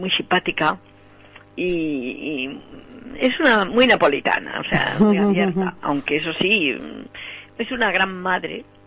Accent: Madrid, Community of Madrid, Spain; yo hablo en concreto de Madrid, porque yo soy madrileña y es donde voy más.

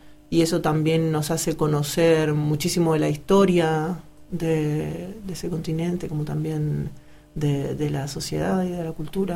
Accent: Argentina; podemos estudiar la música folclórica argentina y latinoamericana con el grado académico de licenciatura en mi país.

